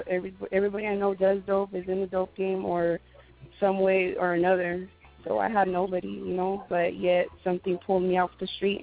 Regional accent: Los Angeles, California, United States; I grew up in LA. I was born in East LA.

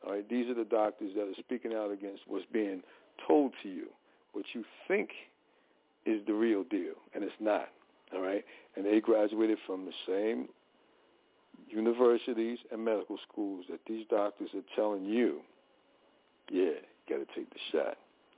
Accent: Newark, New Jersey, United States; I had roaches. I'm from Newark. Not saying everybody in Newark has roaches.

